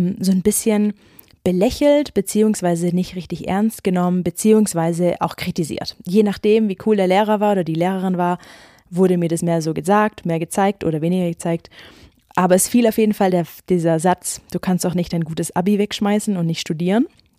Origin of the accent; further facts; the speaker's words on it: Ulm, Baden-Württemberg, Germany; ich bin aufgewachsen in Ulm. Ich sage immer, das ist eine kleine Stadt. So klein ist die Stadt am Ende doch nicht, aber es ist doch so von der Mentalität her halt Kleinstadt.